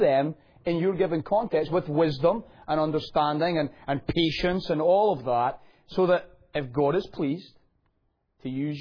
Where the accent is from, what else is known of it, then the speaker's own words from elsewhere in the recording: Scotland, United Kingdom; I'm just Scottish